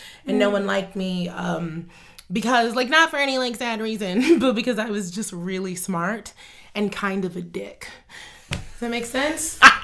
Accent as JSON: {"language": "English", "country": "United States", "said": "But I was looking at it as a child and also as an American."}